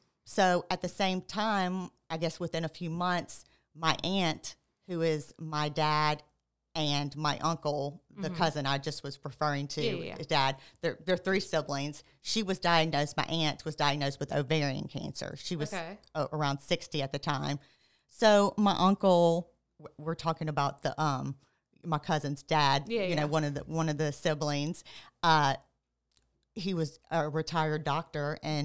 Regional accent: Baton Rouge, Louisiana, United States; So I grew up right here in Baton Rouge, born and raised.

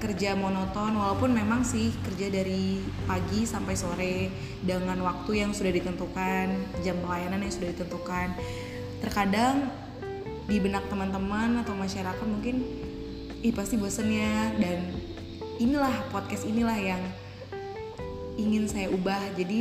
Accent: Lampung, Indonesia; born there; Sebelumnya saya lahir di Lampung.

